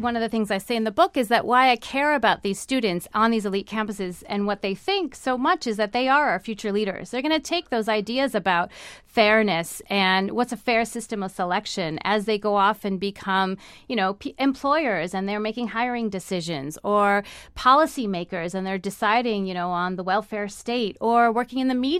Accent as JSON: {"language": "English", "country": "United States", "also_born_or_lived": "United Kingdom", "said": "One is that I was based in the UK. I was on the faculty at the University of London at the time. I'm from the United States."}